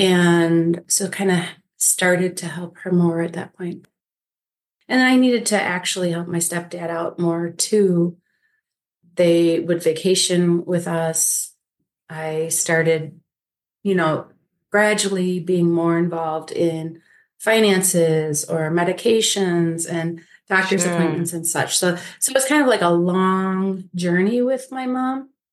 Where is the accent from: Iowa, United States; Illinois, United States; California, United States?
Illinois, United States; Evanston; And then we were raised in Evanston, Illinois